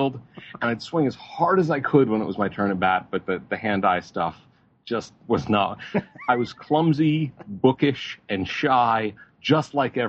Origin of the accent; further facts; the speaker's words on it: Cooperstown, New York, United States; And ended up in Cooperstown, New York.